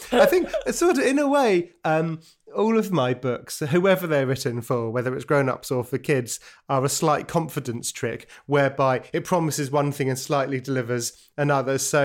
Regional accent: London, United Kingdom; also born or lived in Brighton; And then moved to South London, where I lived until I disappeared off to university.

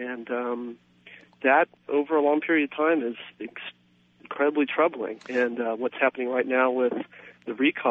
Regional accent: San Diego, California, United States; born there; I lived in California for about 35 years.

